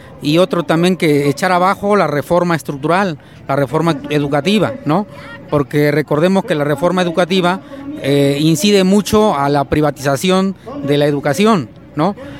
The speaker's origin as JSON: {"language": "Spanish", "country": "Mexico", "tie": "born or raised there", "said": "nosotros sí somos de México porque nacimos aquí, nuestros legados ancestrales son de acá."}